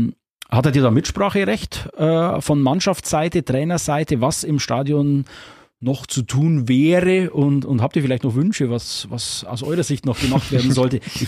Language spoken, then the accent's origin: German; Bavaria, Germany; born there; accent: Upper Palatinate; Also ich bin gebürtiger Oberpfälzer, wie man hört.